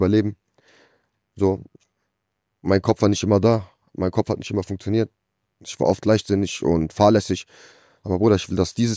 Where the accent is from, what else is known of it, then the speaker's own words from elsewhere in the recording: Mannheim, Baden-Württemberg, Germany; Ich freue mich auf Mannheim. Das ist mein erstes Mal, dass ich in Mannheim spiele.